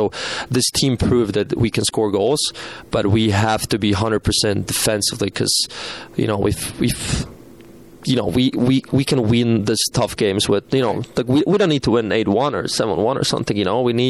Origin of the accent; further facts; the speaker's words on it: Slovakia; English is a second language; also born or lived in Sweden; now in United States; I was a guy from Slovakia. I played in Sweden before. I didn't really go the American way.